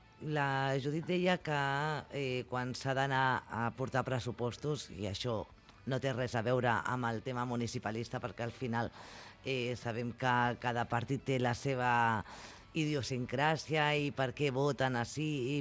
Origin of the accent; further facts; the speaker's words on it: Catalonia, Spain; jo com a catalana